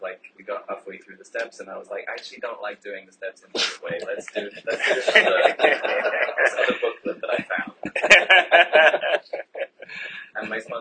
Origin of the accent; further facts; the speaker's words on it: London, United Kingdom; I identify as a cisgender gay man. I'm 40 years old, and I grew up in London, the UK, and I'm also German.